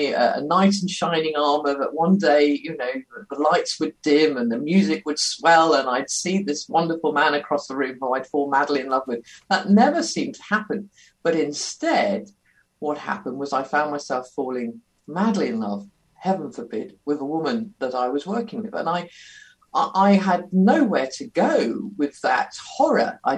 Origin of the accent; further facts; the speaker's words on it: Guernsey; I grew up in a Christian home. I come from Guernsey in the Channel Islands. … a little island, quite a conservative community. I'm in my 50s now.